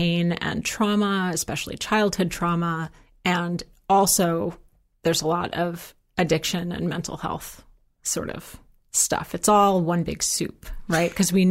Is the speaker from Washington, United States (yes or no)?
no; New York, United States; I'm from New York.